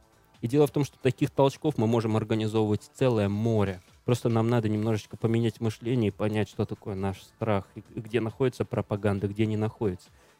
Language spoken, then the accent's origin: Russian; Latvia; Я русский из Прибалтики. У меня не было гражданства.